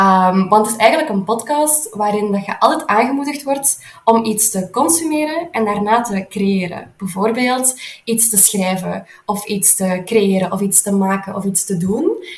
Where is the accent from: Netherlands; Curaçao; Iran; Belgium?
Belgium; Liedekerke, Flanders; now in Aalst, Belgium; Ik ben afkomstig van Liedekerke, zoals jij. Maar ik woon in Aalst. Ik zeg dat ondertussen al met iets minder schaamte dan vroeger. Want ik woon hier wel graag.